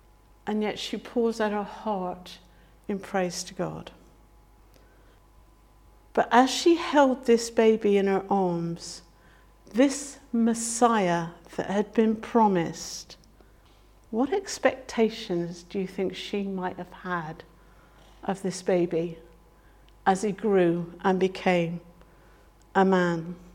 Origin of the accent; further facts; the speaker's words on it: United Kingdom; Culturally, my expectations as a Brit can be very different to your expectations as a Filipino or a German or whatever because of our culture.